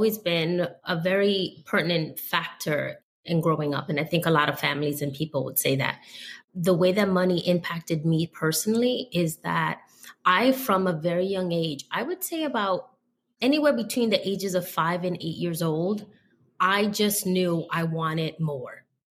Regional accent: Bronx, New York, United States; also born or lived in Manhattan; especially with being from the South Bronx. And then I had a chance in high school to get accepted to a school in Manhattan. And so I was traveling from the South Bronx to Manhattan.

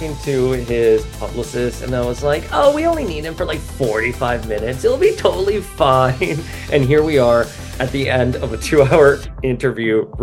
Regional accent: Miami, Florida, United States; I grew up here in Miami. I went to school. I'm Cuban. I went to school with Cubans, Puerto Ricans, Colombians, Brazilian.

